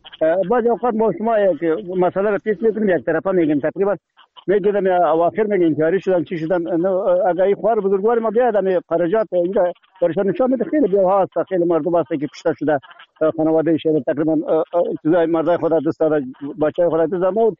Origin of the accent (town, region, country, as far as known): Afghanistan